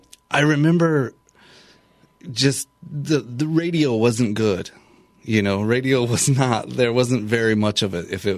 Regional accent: United States; growing up in Wyoming and in the, you know, where we were in Wyoming, and it's kind of people here say the middle of nowhere.

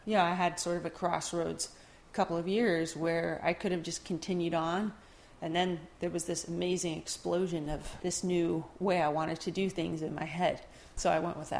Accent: Philadelphia, Pennsylvania, United States; I'm from Philadelphia all my teenage years

